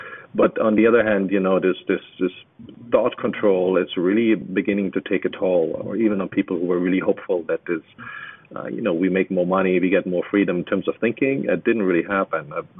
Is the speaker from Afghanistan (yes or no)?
no; Germany; I grew up in Eastern Germany, so I know what it does to people's minds.